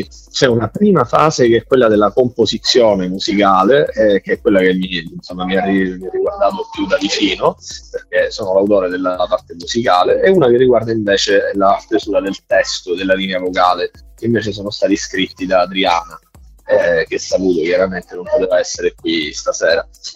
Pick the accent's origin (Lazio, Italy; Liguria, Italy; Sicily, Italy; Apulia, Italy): Sicily, Italy; Messina; Noi siamo di Messina, siamo siciliani